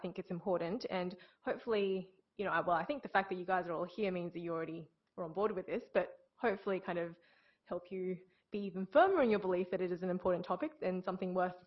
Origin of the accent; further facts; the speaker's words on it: Brisbane, Queensland, Australia; also born or lived in China; now in Sydney, Australia; So I was born in China. I came to Australia when I was about 8.5. I grew up in Brisbane. I went to a girls' private school in Brisbane, actually.